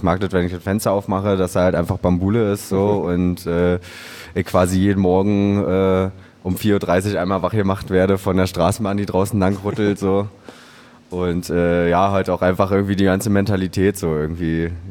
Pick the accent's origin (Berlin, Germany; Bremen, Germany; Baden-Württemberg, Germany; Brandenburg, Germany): Berlin, Germany; Ich bin geboren in Pankow. Das ist im nordöstlichen Teil von der Stadt. Sehr schöner Bezirk auf jeden Fall.